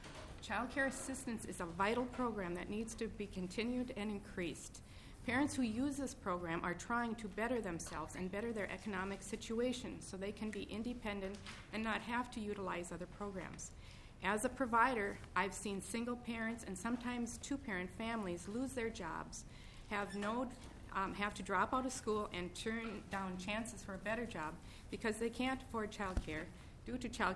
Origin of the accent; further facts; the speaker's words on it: St. Cloud, Minnesota, United States; I'm from St. Cloud, Minnesota